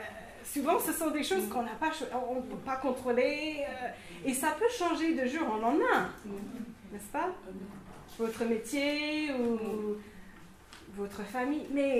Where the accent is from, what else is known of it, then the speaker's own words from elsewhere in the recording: United States; Par exemple, moi, je suis américaine.